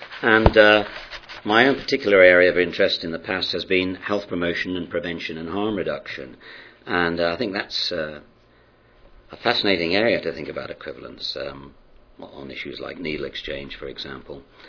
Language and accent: English; Scotland, United Kingdom; I was brought up in Scotland.